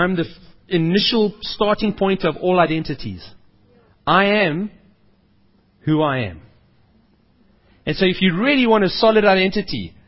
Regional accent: South Africa; You know, when people walk around, it is kif when we come from South Africa.

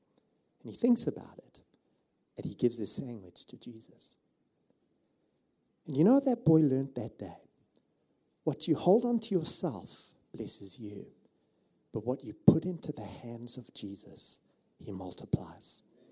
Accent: East London, London, United Kingdom; I'm from East London. And I've been married for, I think it's 16 years now.

